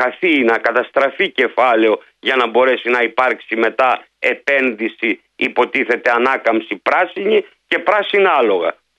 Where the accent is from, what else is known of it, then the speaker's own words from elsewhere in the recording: Central Greece, Greece; Εδώ έχουμε γεωθερμία στην Ελλάδα, που υπάρχει στην πατρίδα μου, για παράδειγμα, στη Φθιώτιδα